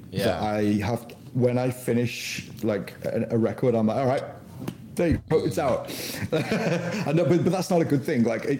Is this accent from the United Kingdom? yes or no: yes; Liverpool, North West England, United Kingdom; I'm also from Liverpool